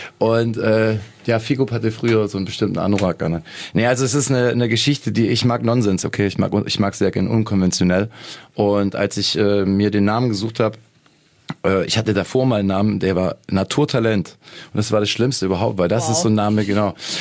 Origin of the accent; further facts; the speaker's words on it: Lake Constance, Germany; ich bin am Bodensee aufgewachsen in der Gegend und da gab's das überall